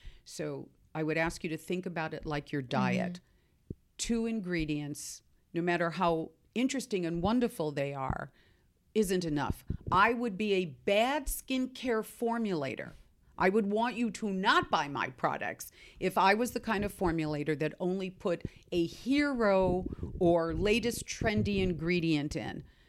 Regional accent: Seattle, Washington, United States; You know, I'm from Seattle.

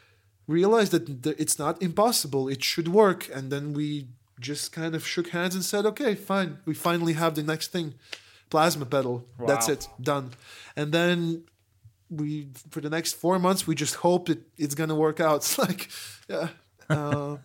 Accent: Latvia; We're tourists from Latvia.

